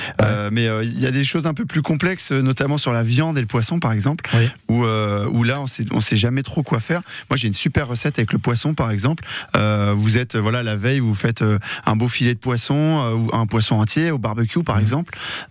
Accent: Normandy, France; bah moi je viens de Normandie d'origine

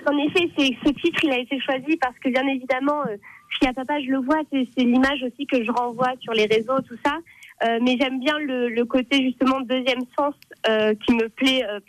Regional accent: Bordeaux, Nouvelle-Aquitaine, France; je viens de Bordeaux, d'un milieu quand même assez bourgeois.

